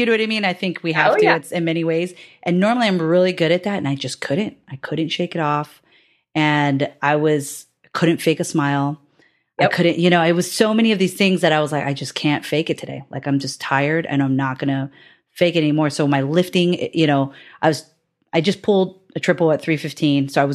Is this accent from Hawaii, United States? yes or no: yes; Hawaii, United States; also born or lived in California; because I grew up half of my life in California and then the other half back in Hawaii. But I'm from Hawaii originally.